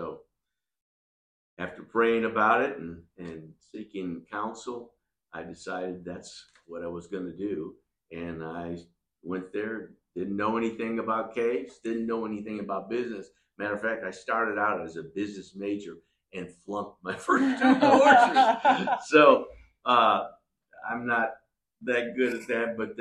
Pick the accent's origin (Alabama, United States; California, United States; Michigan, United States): Alabama, United States; because I am from Alabama